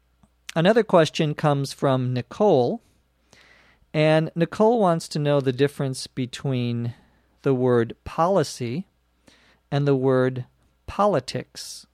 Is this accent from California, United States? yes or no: yes; Los Angeles, California, United States; from Los Angeles.